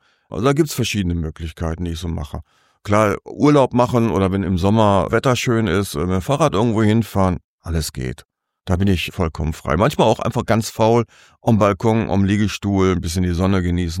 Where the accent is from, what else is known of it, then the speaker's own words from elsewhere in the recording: North Rhine-Westphalia, Germany; ich komm aus dem Ruhrgebiet